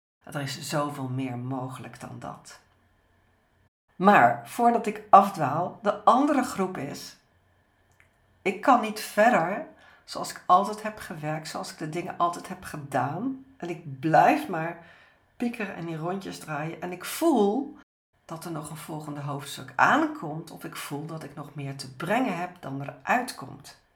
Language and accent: Dutch; Scheveningen, South Holland, Netherlands; En met mijn voeten in het zand op het strand van Scheveningen, het was een prachtige dag. Ja, maakte ik ook een reis door de omgeving waar ik voorheen woonde, waar ik ben opgegroeid.